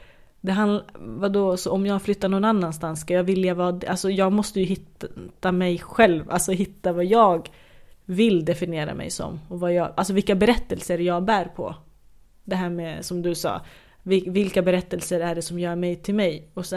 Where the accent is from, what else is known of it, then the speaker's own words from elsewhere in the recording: Sweden; born there; Biologiskt är jag helt kurd, men jag är född i Sverige.